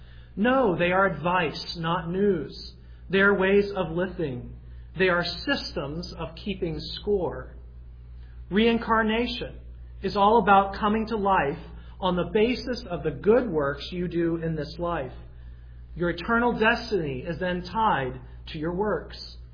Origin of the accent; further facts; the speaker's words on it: the South, United States; I grew up in the South